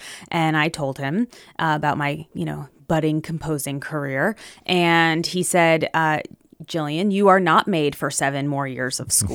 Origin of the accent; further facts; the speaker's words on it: Holmdel, New Jersey, United States; I grew up in Homedale, New Jersey. So that's kind of the center of the state towards the shore, home of the PNC Bank Art Center.